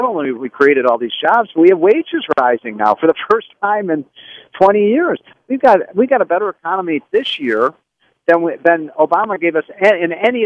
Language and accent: English; Illinois, United States; I do love the state of Illinois. It's my home state. It's a great, great state, but it's been ruined by the politicians.